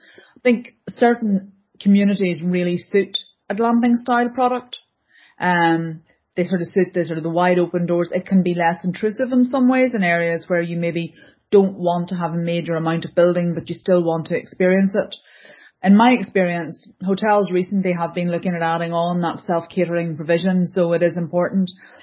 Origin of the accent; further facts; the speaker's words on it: Derry, Northern Ireland, United Kingdom; I'm from a border town, like I'm from Derry, so everybody comes into Derry for the day, does a shop.